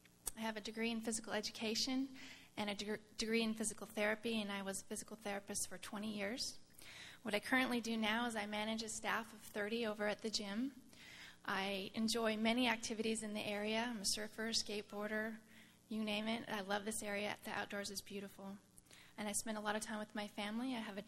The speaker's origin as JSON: {"language": "English", "town": "Santa Cruz", "region": "California", "country": "United States", "tie": "born or raised there", "lives_now": "Los Osos, United States", "said": "I've lived here about 15 years. I'm originally from Santa Cruz, and Santa Cruz was a wonderful place to grow up."}